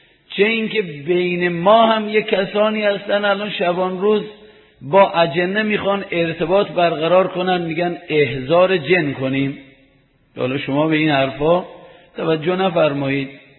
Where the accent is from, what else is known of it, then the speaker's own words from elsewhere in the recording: Amol, Mazandaran, Iran; گفتم از اهل آمل هستم.